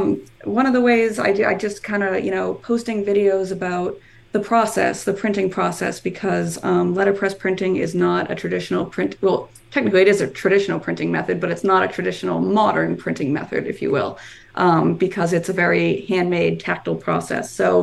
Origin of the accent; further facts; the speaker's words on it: New England, United States; I'm from New England, and a newspaper up there used to write a series called Score Stories, and I used to read them.